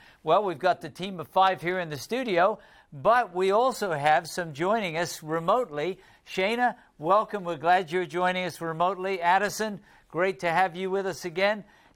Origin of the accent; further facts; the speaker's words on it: London, United Kingdom; now in Virginia, United States; I'm from London in the UK, but now I live in Virginia.